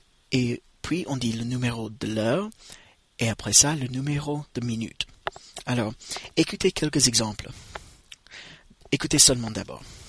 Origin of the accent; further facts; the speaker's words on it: United States; French is a second language; Je m'appelle … je suis américain et j'ai créé ce podcast pour vous.